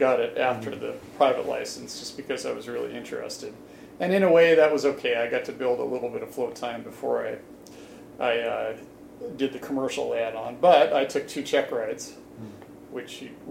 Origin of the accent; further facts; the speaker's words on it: Lake Forest Park, Washington, United States; And I grew up in Lake Forest Park, which is very close to here.